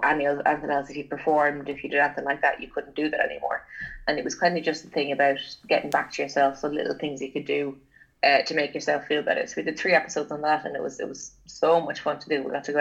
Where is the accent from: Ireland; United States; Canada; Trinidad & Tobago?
Ireland; and I think as Irish people as well, particularly, we love feeding into being like shite, and we love bad news for whatever reason.